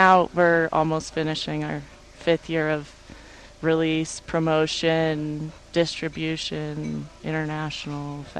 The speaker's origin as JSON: {"language": "English", "town": "Santa Fe", "region": "New Mexico", "country": "United States", "said": "we're from Santa Fe"}